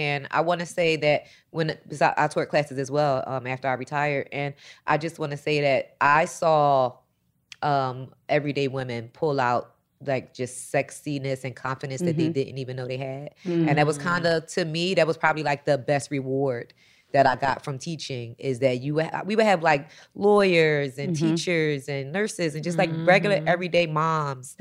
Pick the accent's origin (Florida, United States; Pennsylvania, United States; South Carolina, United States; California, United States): Pennsylvania, United States; Philadelphia; I didn't have the popularity because nobody knew me from there. I was from Philly.